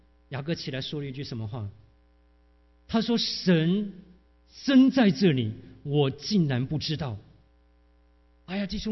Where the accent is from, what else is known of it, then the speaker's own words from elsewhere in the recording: China; 那我们中国人都是在家靠父母，吃外靠朋友哈